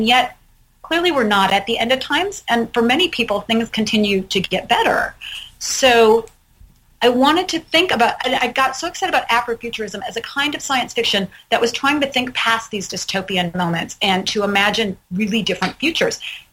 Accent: Detroit, Michigan, United States; But, you know, I grew up in and around Detroit, and then I lived through the era of techno

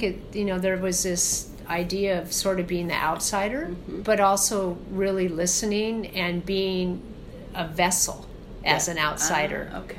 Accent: Seattle, Washington, United States; I had a definite experience being in Seattle, growing up in a city that was on the coast, in a city that had armed forces and Trident submarines

